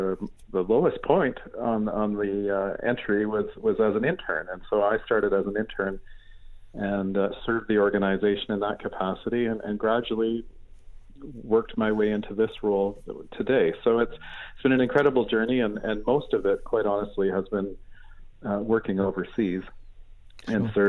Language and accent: English; Canada; now in United Kingdom; Yes, I'm a Canadian. I'm grew up in rural Canada in a beautiful setting in the shadow of the Rocky Mountains. And it was a wonderful way to be able to grow up as part of a farm family.